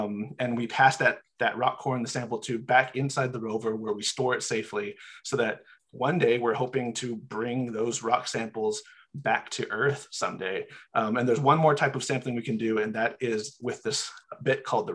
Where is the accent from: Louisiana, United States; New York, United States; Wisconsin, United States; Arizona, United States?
Arizona, United States; Holbrook; also born or lived in Tuba City; I'm originally from Northern Arizona. I grew up in Holbrook, Arizona. That's where I went to school all the way through high school. I actually was born, though, on the Navajo Nation. I'm originally from Tuba City, Arizona.